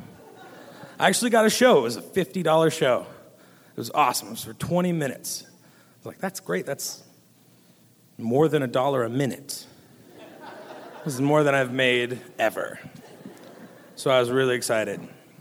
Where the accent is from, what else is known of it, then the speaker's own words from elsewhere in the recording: Pilot Rock, Oregon, United States; also born or lived in Portland; now in Boise, United States; I'm originally from Portland, Oregon. Yeah, Oregonians. But now I'm in Idaho, so switching gears. But when I was about 7 years old, my parents picked up and moved to Pilot Rock, Oregon.